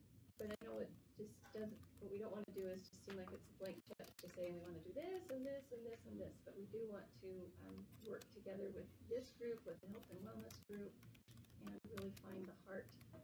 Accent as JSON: {"language": "English", "town": "North Salt Lake", "region": "Utah", "country": "United States", "tie": "born or raised there", "said": "I grew up in North Salt Lake. My parents are"}